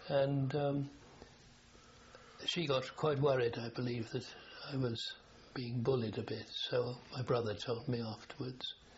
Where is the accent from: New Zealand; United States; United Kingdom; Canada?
United Kingdom; London; born or raised there